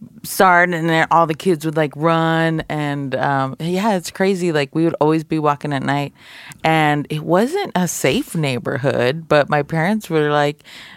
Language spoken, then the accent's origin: English; Laredo, Texas, United States; I grew up in Laredo, Texas.